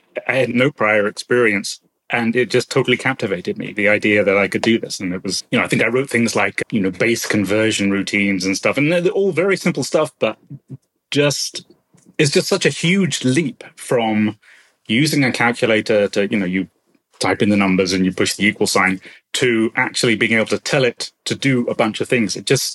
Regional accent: Felixstowe, East of England, United Kingdom; I was growing up in Felixstowe in Suffolk, and it's a nominally seaside town.

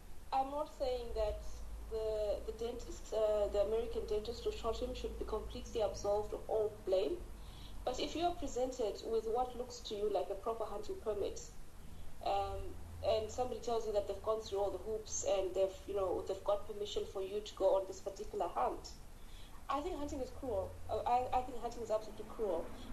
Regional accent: Kitwe, Copperbelt, Zambia; born there; also born or lived in Zimbabwe; I was born in Zambia in the early 70s when Zimbabwe was still called Rhodesia, and my dad worked in the Copperbelt province in a town called Kitwe. So that's where I was born

